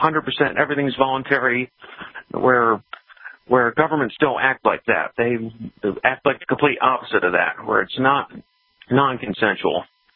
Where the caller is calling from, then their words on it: Connecticut, United States; I'm calling from Connecticut.